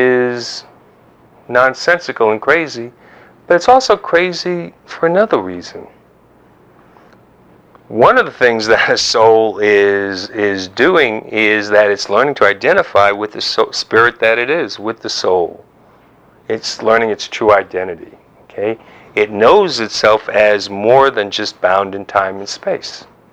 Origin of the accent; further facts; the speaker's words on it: New York, United States; And this little voice inside will go, yeah, but I'm a New Yorker.